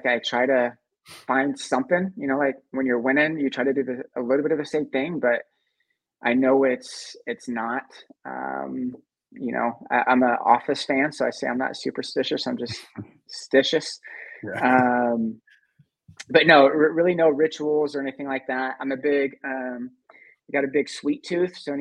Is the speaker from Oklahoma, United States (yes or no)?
yes; Oklahoma, United States; But I'm originally from Oklahoma, so I have, you know, a little bit of that, you know, cowboy, in, so to speak.